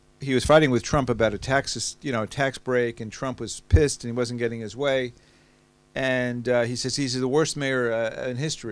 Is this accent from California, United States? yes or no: no; New York, United States; I'm a New Yorker. You know, New Yorkers feel about New York the way Parisians feel about Paris.